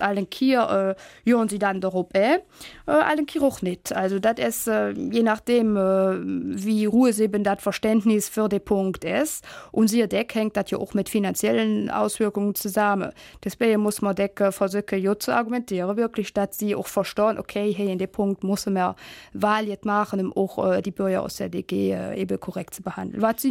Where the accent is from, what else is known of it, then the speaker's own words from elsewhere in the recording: Wallonia, Belgium; Auch mein Akzent ist immer noch sehr deutlich. Man hört, ja, dass ich eben aus der DG komme.